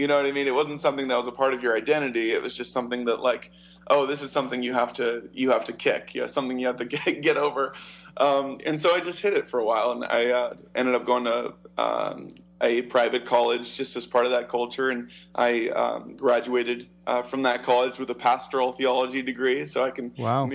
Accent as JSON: {"language": "English", "town": "Rohnert Park", "region": "California", "country": "United States", "tie": "born or raised there", "said": "I grew up in Rohnert Park, California. So not too far from your base, actually. And just kind of grew up in a really conservative Christian home."}